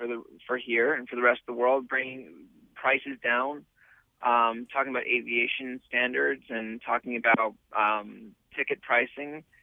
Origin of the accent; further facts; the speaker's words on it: New York, United States; I grew up in New York, right outside of New York City.